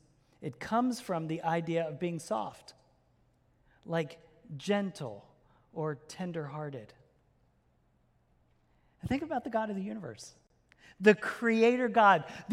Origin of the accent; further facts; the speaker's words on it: New Jersey, United States; moved away as an adult; I came to Oklahoma late in life. I'm not an Oklahoman. I'm from Jersey.